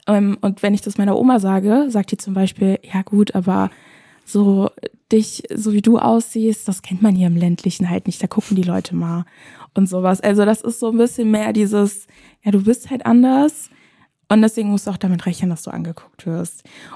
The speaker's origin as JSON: {"language": "German", "town": "Bad Schwalbach", "region": "Hesse", "country": "Germany", "tie": "born or raised there", "said": "wie ich aufgewachsen bin in Bad Schwalbach"}